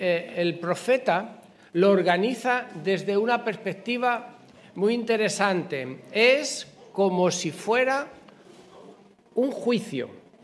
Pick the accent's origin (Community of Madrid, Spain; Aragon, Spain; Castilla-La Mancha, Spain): Castilla-La Mancha, Spain; Albacete; en la escuela dominical de la ciudad de Albacete, que es de donde yo vengo